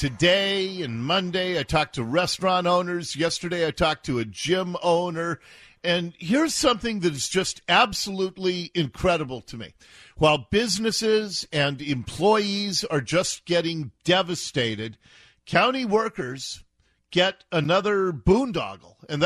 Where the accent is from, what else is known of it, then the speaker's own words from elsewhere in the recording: Ballard, Washington, United States; When I grew up in Ballard, May 17th was Norwegian Independence Day, and there would be an evening parade